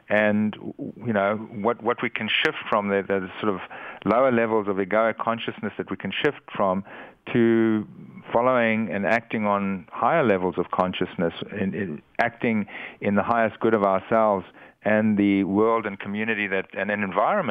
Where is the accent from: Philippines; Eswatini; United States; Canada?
Eswatini; one of the major effects of my life on my life has been growing up in Africa, and growing up at the time that I did, when I grew up in Swaziland, it was a very, particularly the area I grew up in, it was a very wild place.